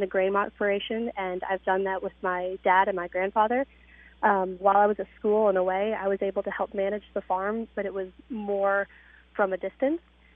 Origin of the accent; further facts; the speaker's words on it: Carlinville, Illinois, United States; I am from Carlinville.